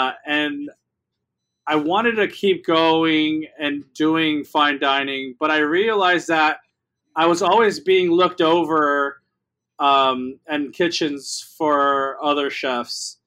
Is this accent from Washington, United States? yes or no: no; Los Angeles, California, United States; Maybe it's because I grew up in East LA and, you know, we were always handed a bag of lemons and we always had to make lemonade.